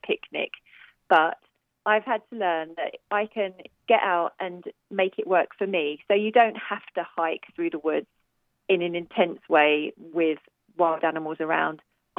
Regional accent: England, United Kingdom; now in Austin, United States; And I'm from England, you can probably tell. So I'm used to a much more rainy, cloudy kind of environment.

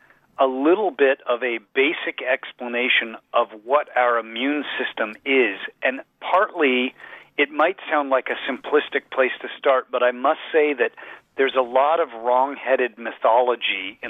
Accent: Boulder, Colorado, United States; I grew up in Boulder, Colorado with Jason

